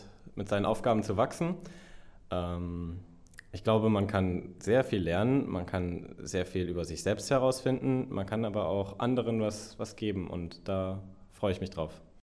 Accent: Wolfsburg, Lower Saxony, Germany; ich bin 18 Jahre alt und ich komme aus Wolfsburg in Niedersachsen

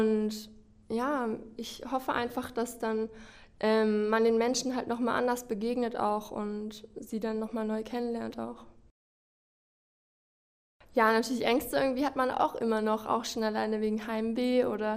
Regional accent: Berlin, Germany; ich komme aus Berlin, aus der Hauptstadt.

